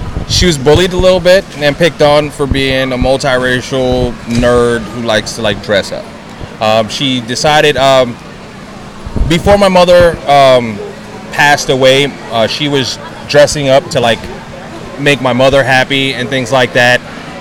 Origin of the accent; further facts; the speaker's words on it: New York, United States; you know, I'm originally from New York.